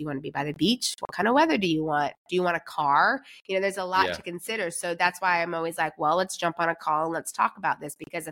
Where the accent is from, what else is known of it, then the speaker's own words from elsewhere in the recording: Florida, United States; now in Portugal; I grew up in Florida, so I like the heat, but we live in the north of Portugal, which I'm fine with.